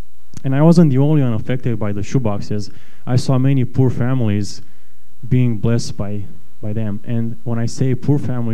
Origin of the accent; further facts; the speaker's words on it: Romania; growing up in Romania, one of my favorite time of year was Christmas.